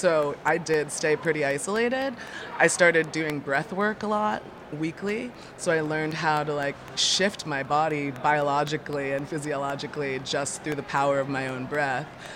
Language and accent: English; New York, United States; I feel like I'm exploring when I come from New York to California.